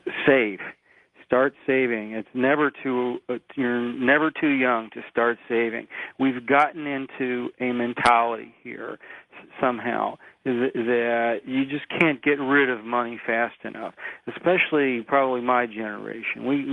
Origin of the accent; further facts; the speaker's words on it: Danville, Illinois, United States; now in Chicago, United States; My hometown is actually Danville, Illinois. I've lived in Chicago for close to 30 years now, but I grew up in Danville, Illinois.